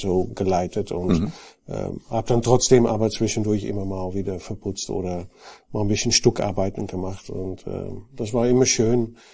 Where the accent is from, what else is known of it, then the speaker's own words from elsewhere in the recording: Netherlands; German is a second language; now in Germany; Ich bin Holländer, war auch bei Knauf in Holland tätig, bin aber seit 12 Jahren bei Knauf in Deutschland beruflich dann tätig